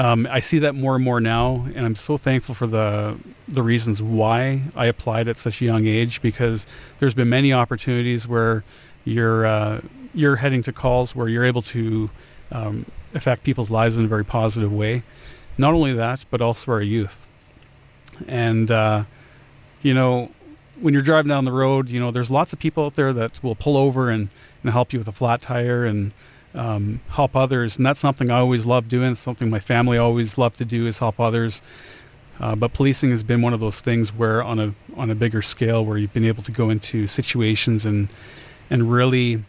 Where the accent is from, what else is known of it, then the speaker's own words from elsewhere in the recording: Ontario, Canada; moved away as an adult; I was raised in Ontario. My family is residing in the Saugeen First Nation, number 29. It's a Ojibwe reserve just north of Toronto. Really nice area, right along the Huron Lakes.